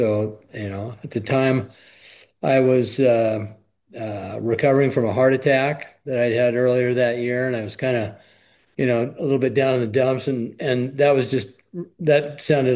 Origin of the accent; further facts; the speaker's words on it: Portland, Oregon, United States; My hometown is Portland, Oregon.